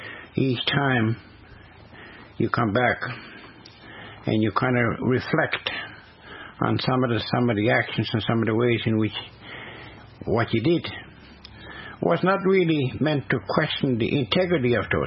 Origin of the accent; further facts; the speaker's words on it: Mi'kma'ki, Canada; I am from Mi'kma'ki. And I do reside in the community college Kisoni. And I am from the Moose Clan.